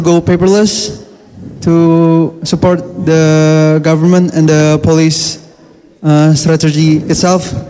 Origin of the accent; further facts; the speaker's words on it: Jakarta, Indonesia; I'm from the Police Academy, Cadet Second Brigadier, and originally from Jakarta.